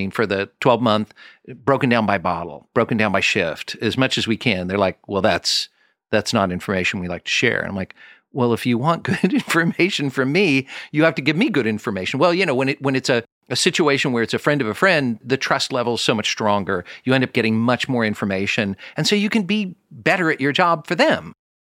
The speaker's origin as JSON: {"language": "English", "town": "Kansas City", "region": "Missouri", "country": "United States", "said": "I'm from Kansas City. They think I'm a wine idiot."}